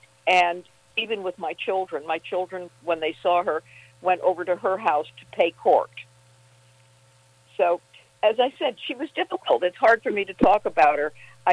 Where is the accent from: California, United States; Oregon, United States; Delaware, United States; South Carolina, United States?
California, United States; Hollywood; And I did a whole lecture series about growing up in Hollywood.